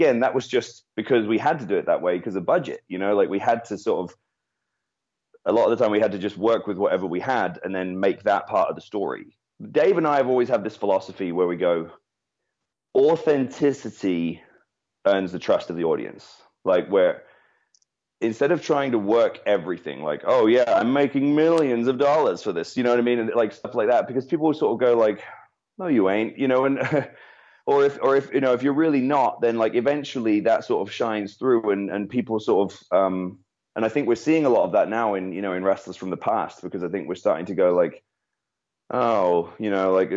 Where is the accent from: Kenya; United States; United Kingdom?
United Kingdom; England; even though they know I'm from England, they know I don't live there.